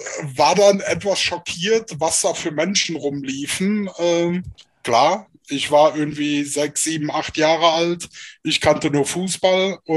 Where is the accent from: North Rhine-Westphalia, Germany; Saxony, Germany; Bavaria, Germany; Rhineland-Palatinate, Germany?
North Rhine-Westphalia, Germany; Alfter; von Alfter, wo ich aufgewachsen bin, war das halt dann eine Mannschaft in der Nähe.